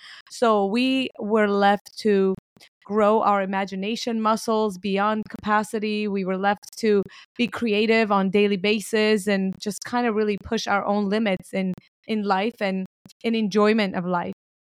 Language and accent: English; Armenia; that's how we grew up in Armenia.